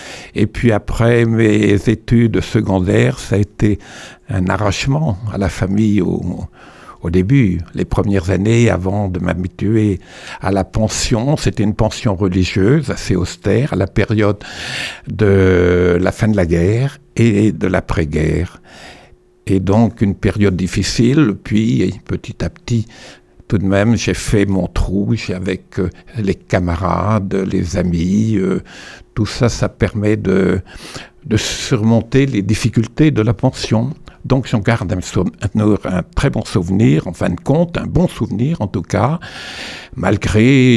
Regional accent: Brittany, France; moved away as an adult; j'ai quitté la Bretagne pour faire mes études de médecine à Paris, avec la ferme intention de revenir, bien entendu.

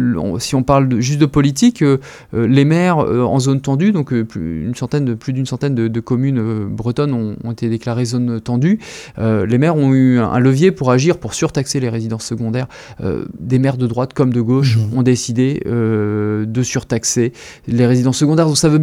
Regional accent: Saint-Malo, Brittany, France; Moi, j'ai grandi à Saint-Malo, j'ai pas pu habiter à Saint-Malo.

